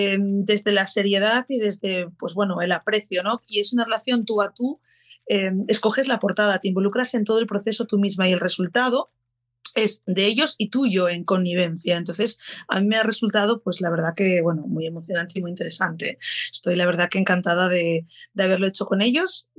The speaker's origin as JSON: {"language": "Spanish", "region": "Asturias", "country": "Spain", "said": "Aquí yo soy de Asturias, soy de vivo en Gijón"}